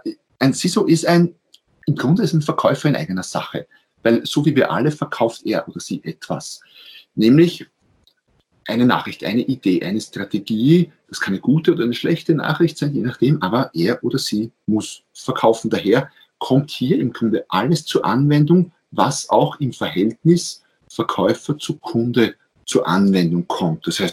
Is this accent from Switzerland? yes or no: no; Austria; Ich bin Österreicher, wie man wahrscheinlich hört